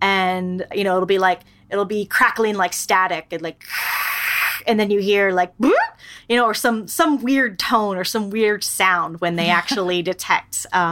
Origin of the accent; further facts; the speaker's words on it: New York, United States; I grew up in New York, so like that was impossible.